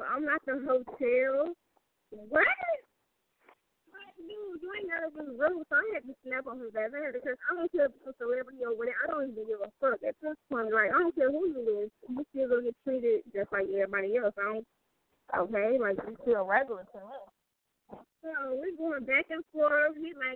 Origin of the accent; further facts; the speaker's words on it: Gary, Indiana, United States; Talking about where you from or whatever. Like, I'm from Gary.